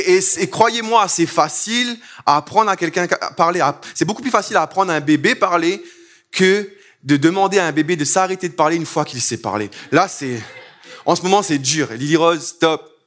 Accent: Réunion, France; Et oui, je viens de l'île de la Réunion. Qui sait où est l'île de la Réunion?

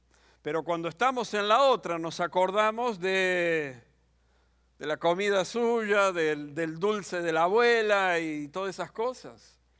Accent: Argentina; bastantes años atrás, yo vengo de Argentina

